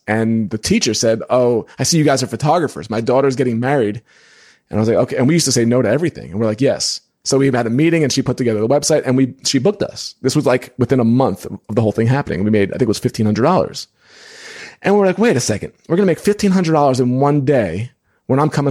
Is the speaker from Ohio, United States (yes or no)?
no; New York, United States; When I lived in New York, because I'm from New York, I used to do side work for him.